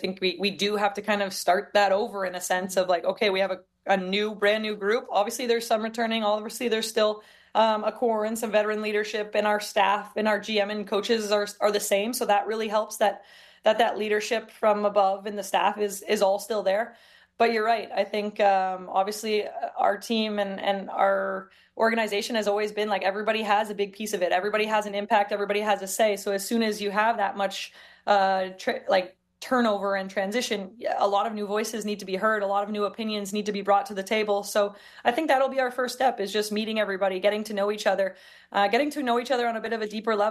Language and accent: English; Toronto, Ontario, Canada; When I was growing up in Toronto, I didn't see it.